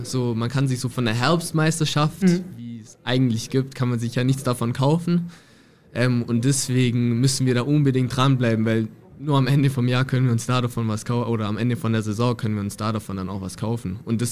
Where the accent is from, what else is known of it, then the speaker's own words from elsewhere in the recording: Ulm, Baden-Württemberg, Germany; Also Ulm ist meine Heimat. Ich war hier auch in der Schule. Ich war auf dem Anna-Essinger-Gymnasium.